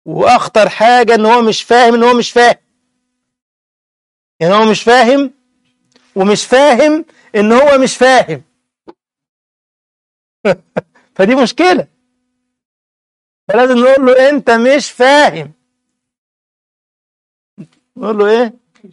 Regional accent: Egypt; انت عندنا في مصر يقول لك ايه

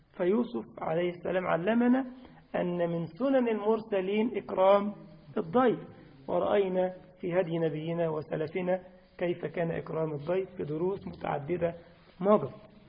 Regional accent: Egypt; تفاح عندكم في الجزائر يا شيخ، انما عندنا في مصر كلها شغاله على الخرفان

